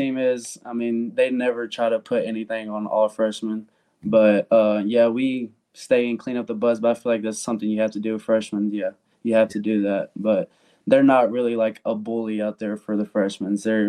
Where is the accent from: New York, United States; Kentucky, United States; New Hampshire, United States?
Kentucky, United States; which I'm from Kentucky.